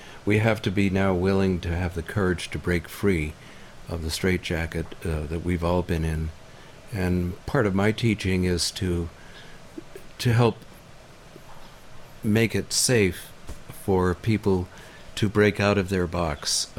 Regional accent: Boston, Massachusetts, United States; also born or lived in Phoenix, Arizona; I lived in Phoenix, Arizona, back in the 80s. But even going way, way back when I was a child growing up in Boston in the 40s, the changes are absolutely incredible and not good.

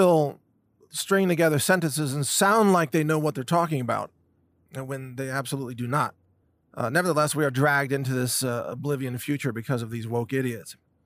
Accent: United States; even though I'm an American and I am obviously pro-America and I love America

